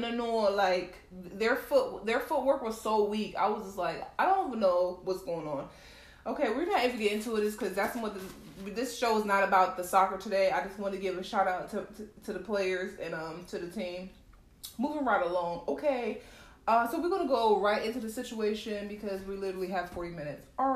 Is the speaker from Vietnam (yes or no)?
no; Jamaica; As you know, I'm Jamaican. Like, certain words I couldn't pronounce, guys, so like, bear with me.